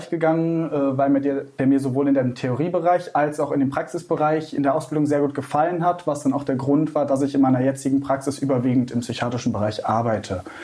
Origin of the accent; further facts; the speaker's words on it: Düsseldorf, North Rhine-Westphalia, Germany; ich komme tatsächlich aus Düsseldorf und arbeite in Duisburg